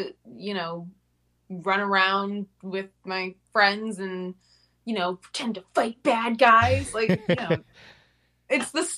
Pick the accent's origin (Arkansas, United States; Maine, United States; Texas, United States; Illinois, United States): Maine, United States; Portland; I'm from Portland, Maine, and I'm reading for the role of Nia.